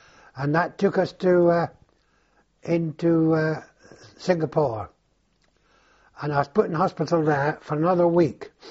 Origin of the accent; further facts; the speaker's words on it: England, United Kingdom; And eventually I arrived in Southampton, and this is an interesting part of my home country.